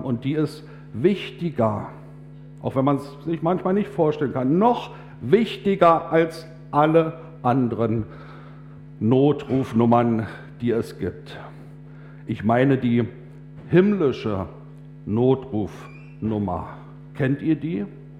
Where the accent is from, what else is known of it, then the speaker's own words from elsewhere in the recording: Brandenburg, Germany; Ich soll herzliche Grüße ausrichten aus meiner Heimatgemeinde in der Uckermark. Also da sind einige Uckermärker auch heute in Gedanken